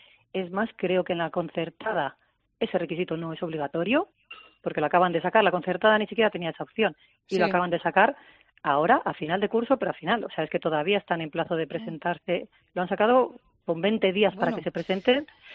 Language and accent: Spanish; Vitoria, Basque Country, Spain; porque yo soy de Vitoria